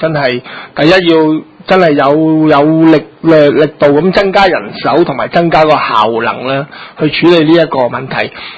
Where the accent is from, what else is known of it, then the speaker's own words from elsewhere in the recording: Hong Kong; 地少人多啊，地價珍貴啊，我哋香港人啊，中國人又中意啊貪便宜啊